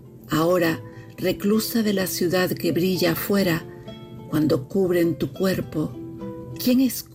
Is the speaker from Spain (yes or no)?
yes; Canary Islands, Spain; de las Islas Canarias